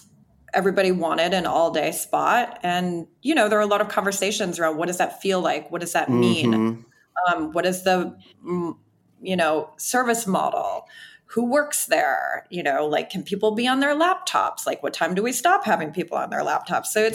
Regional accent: Wisconsin, United States; I'm from Wisconsin. One thing that, like, you'll hear me say that over and over and over again. I'm from Wisconsin.

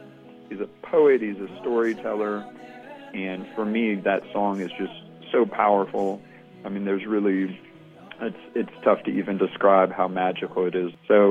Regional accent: Atlanta, Georgia, United States; I'm from Atlanta, Georgia.

